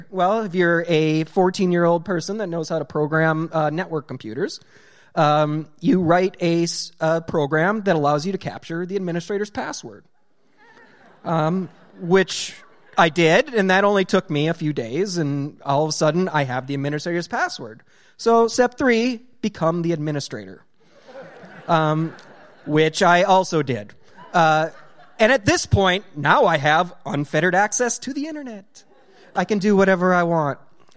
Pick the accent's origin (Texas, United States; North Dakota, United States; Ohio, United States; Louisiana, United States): North Dakota, United States; So in my hometown of 600 people, which I live 10 miles from, there is one gas station at the time. It had pop and gas. That's it.